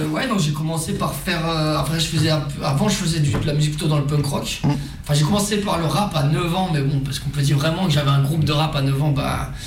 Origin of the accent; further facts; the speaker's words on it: Toulouse, Occitanie, France; j'ai 35 ans, je viens de Toulouse